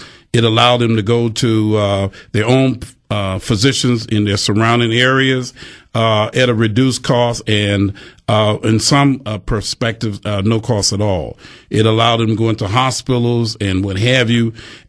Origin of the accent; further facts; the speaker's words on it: Milwaukee, Wisconsin, United States; I was raised in Milwaukee. I went to grade school, high school here, and I'm a product of blue collar.